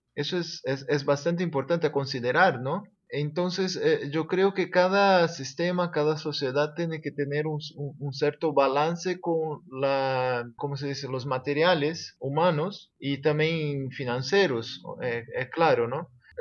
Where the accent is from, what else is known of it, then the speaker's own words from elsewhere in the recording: Brazil; Spanish is a second language; also born or lived in United States; yo soy de Brasil, también estudié en Brasil secundaria, el pregrado yo hice en Brasil, me licencié en música en Brasil, después con becas fui a Estados Unidos, posgrado, maestría, doctorado en Oboe